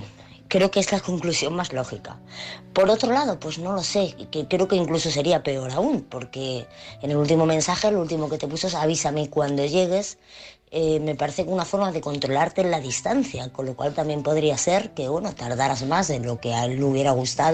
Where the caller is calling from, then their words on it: Madrid, Community of Madrid, Spain; de Madrid